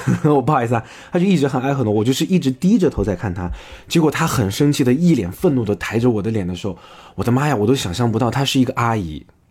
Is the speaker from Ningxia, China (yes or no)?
no; Chengdu, Sichuan, China; 比如说我们成都人喜欢用叠化音